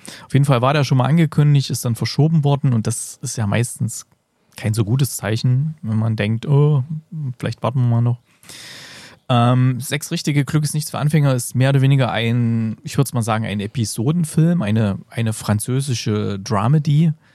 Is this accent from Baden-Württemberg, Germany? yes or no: no; Gera, Thuringia, Germany; Denn ich war vergangenes Wochenende in meiner alten Heimatstadt und habe da ein Kino entdeckt, in dem ich früher war.